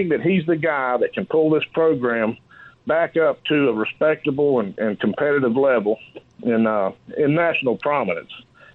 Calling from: Clewiston, Florida, United States; I'm calling from Clewiston, Florida, down around Lake Okeechobee

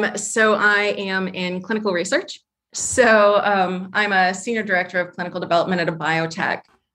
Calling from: Columbus, Ohio, United States; I am calling from just outside of Columbus, Ohio.

